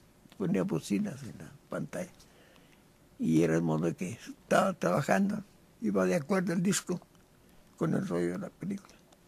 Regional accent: Morelia, Michoacán, Mexico; born there; Nací en Morelia, Michoacán, el 19 de diciembre de 1918.

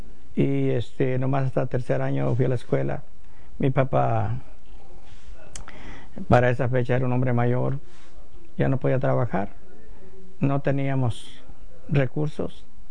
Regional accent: Cabrera de Limones, Sinaloa, Mexico; born there; Yo nací en Cabrera de Limones, Sinaloa. Un día 9 de agosto del 1933.

